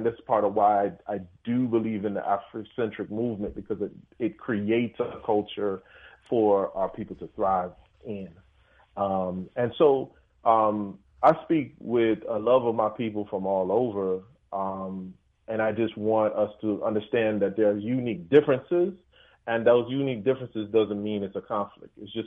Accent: Jamaica; So me as a Jamaican, if I want to make my traditional foods, then I go to the Caribbean store and I pick up the jerk sauce

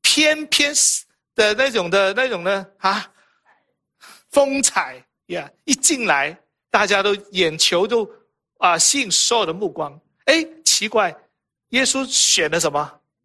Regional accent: Hong Kong; 我在香港出生长大。

